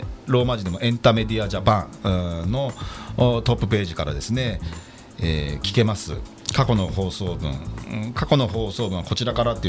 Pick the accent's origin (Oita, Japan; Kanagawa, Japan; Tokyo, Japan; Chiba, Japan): Kanagawa, Japan; Yokohama; 私横浜鶴見区出身